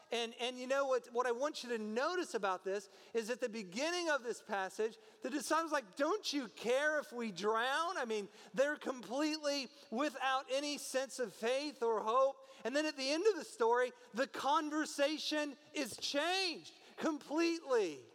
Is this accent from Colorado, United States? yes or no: no; Newton, Iowa, United States; So 2 to 3 times a year, when I was a kid growing up in Newton, Iowa, we would have tornado drills across the whole city.